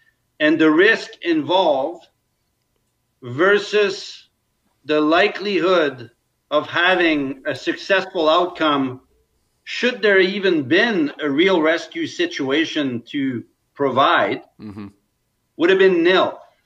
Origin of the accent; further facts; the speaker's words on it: Quebec, Canada; I used to vacate on the East Coast. I'm from Quebec, so I spent a lot of time in PEI and Maine.